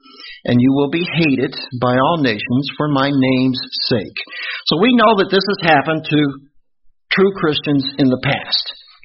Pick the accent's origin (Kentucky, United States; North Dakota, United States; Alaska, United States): Kentucky, United States; So I tell them I'm from Kentucky.